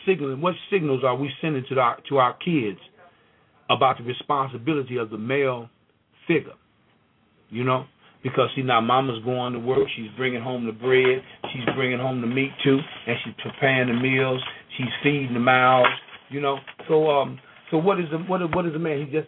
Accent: Mississippi, United States; I come from Mississippi. I come from a line of men

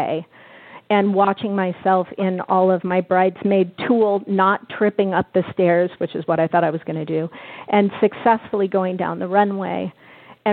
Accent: California, United States; I was in a fashion show and in San Francisco, because I'm from the Bay Area, so yay, Bay Area.

